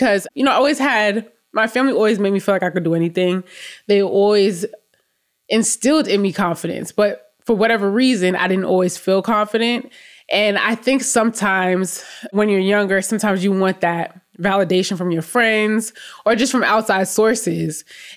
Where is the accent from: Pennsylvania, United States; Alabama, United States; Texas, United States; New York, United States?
New York, United States; I'm from New York, and my first year of middle school, I actually went to middle school in another state because my mother got a job in another state